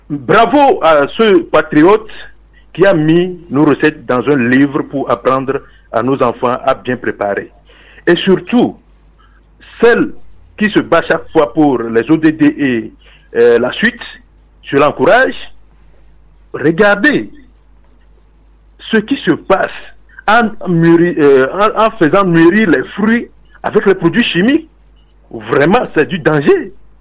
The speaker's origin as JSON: {"language": "French", "country": "Togo", "said": "nous sommes Togolais"}